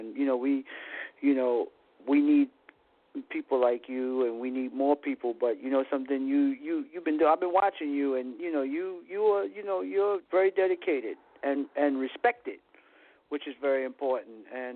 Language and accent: English; Bronx, New York, United States; Okay, basically I'm from the Bronx, you know, and okay.